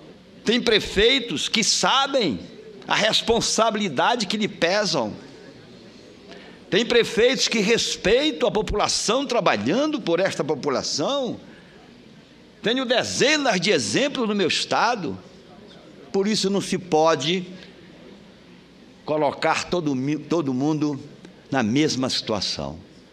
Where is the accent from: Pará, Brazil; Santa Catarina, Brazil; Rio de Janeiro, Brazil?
Pará, Brazil; Salvaterra; born there; Nasci numa cidade muito humilde, na Ilha do Marajó. Hoje deve ter por volta de 25 mil habitantes, chamada Salvaterra. Meus pais, minha mãe descendente de árabe, meu pai acriano